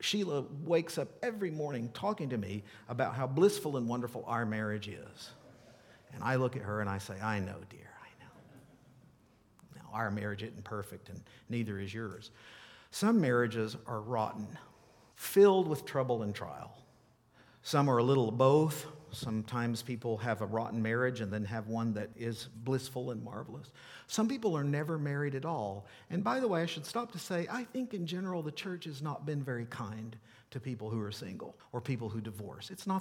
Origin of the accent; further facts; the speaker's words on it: Tennessee, United States; knew that I was from Tennessee.